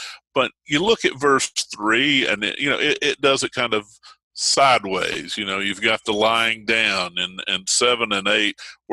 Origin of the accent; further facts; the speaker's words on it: the South, United States; We Southerners have a tendency to ask people, where are you from?